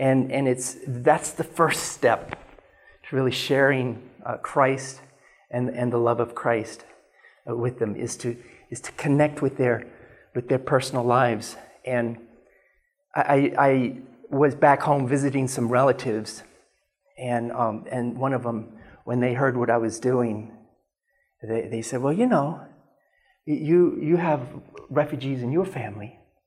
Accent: Virginia, United States; moved away as an adult; now in Europe; I am originally from America, in Virginia, but I've lived in Europe now almost 25 years.

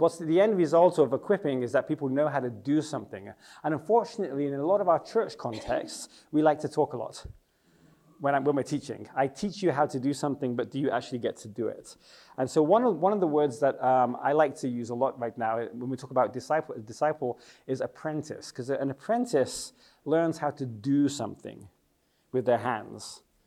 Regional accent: England, United Kingdom; moved away as an adult; now in Czech Republic; from my accent, you might think my English is amazing. It's because I'm English. But I've lived in the Czech Republic for 25 years

